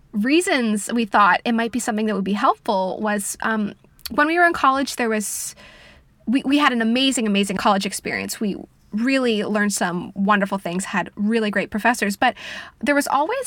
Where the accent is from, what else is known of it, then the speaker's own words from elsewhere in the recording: Vancouver, British Columbia, Canada; I'm from Vancouver, British Columbia, which is in Canada. I grew up doing theater and singing and dancing.